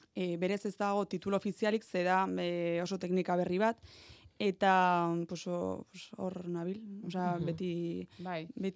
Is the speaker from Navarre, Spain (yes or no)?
yes; Aoiz, Navarre, Spain; Bai, nire herrian. Bai, agoitzen egongo naiz.